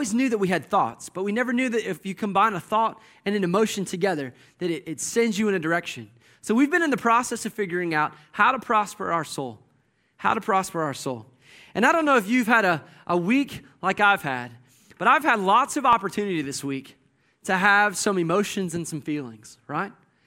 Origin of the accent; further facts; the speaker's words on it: Georgia, United States; I grew up in Georgia. I was born and raised there. And the team down there, of course, is the Atlanta Braves.